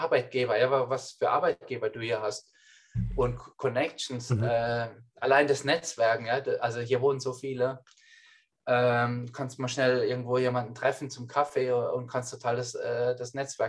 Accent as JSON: {"language": "German", "country": "Germany", "said": "also ich fühle mich da schon irgendwie auch verwurzelt, weil ich bin Deutscher und möchte jetzt auch nichts komplett schlechtes sagen"}